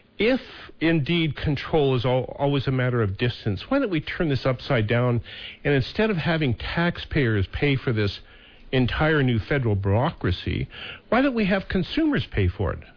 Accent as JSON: {"language": "English", "region": "Montana", "country": "United States", "tie": "born or raised there", "said": "Senator … from the great state of Montana, my home state"}